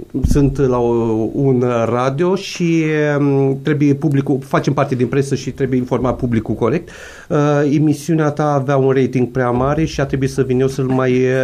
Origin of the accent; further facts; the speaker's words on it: Vatra Moldoviței, Suceava County, Romania; sunt din Vârtii Munte, acolo unde întoarce uliu cu frâna din mână, de acolo trag eu din Palti, nu, Vatra Moldoviței.